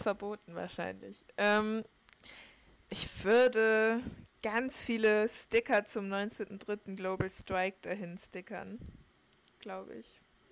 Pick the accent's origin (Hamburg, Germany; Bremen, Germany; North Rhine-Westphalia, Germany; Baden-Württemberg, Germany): Bremen, Germany; Also ich komme ja aus Bremen und da haben wir ja keine Landtagswahlen, weil es ist ein Stadtstaat.